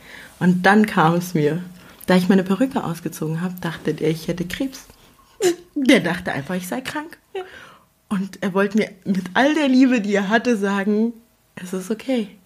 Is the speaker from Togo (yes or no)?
yes; Togo; born there; German is a second language; Ich bin gebürtige Togolesin, also ich komme aus Afrika, auch wenn man das nicht unbedingt raushört.